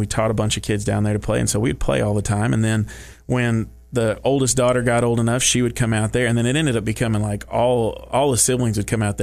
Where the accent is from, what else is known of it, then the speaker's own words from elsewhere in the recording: Dominican Republic; now in United States; So I said, no, I grew up in the Dominican.